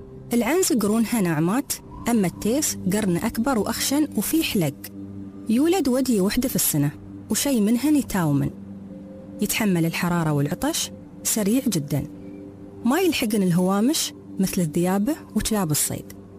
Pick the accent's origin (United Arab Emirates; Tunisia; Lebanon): United Arab Emirates; Dubai; هو أكبر سوق جملة وواجهة بحرية عندنا في الإمارات